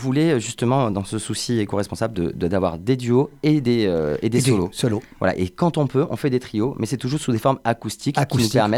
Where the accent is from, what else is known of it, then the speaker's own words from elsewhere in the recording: Montpellier, Occitanie, France; also born or lived in Paris; je suis né ici, je suis né à Montpellier, mes parents sont montpelliérains, je suis un vrai de vrai. Et pour le coup, j'ai passé 20 ans à Paris